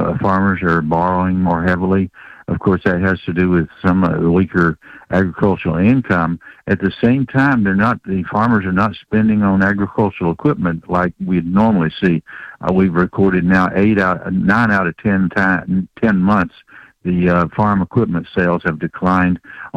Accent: Georgia, United States; I grew up in Georgia, so that's the way you got to be.

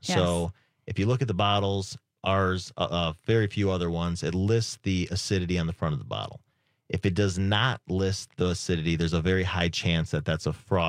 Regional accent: Gurnee, Illinois, United States; Grew up in the Gurnee area between Chicago and Milwaukee, right on the Wisconsin-Illinois border.

